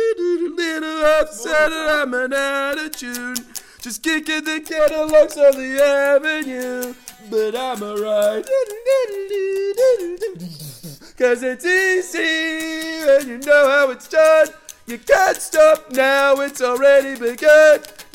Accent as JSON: {"language": "English", "town": "Sydney", "region": "New South Wales", "country": "Australia", "said": "I'm from Sydney."}